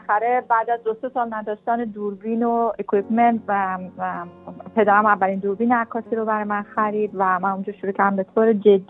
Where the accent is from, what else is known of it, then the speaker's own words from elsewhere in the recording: Iran; من به خاطر اینی که یک زن هستم که توی ایران، یک کشور میدلیستی، به دنیا آمدم و بزرگ شدم